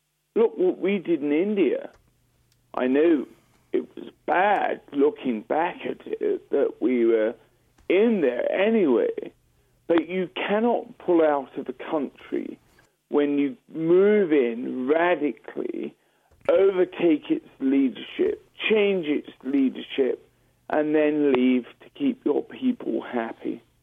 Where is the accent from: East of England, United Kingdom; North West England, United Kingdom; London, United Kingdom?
London, United Kingdom; now in Iraq; I'm a Londoner living in Iraq